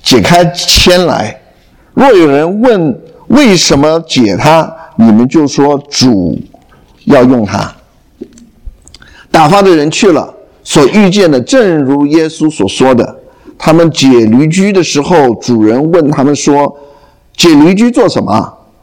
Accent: China; now in United States; 我们是中国人，我们不在乎

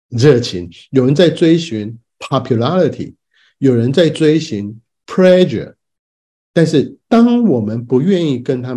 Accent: China; 但是我们中国人呢，一看到这个像，我们就把一个字冠上去了

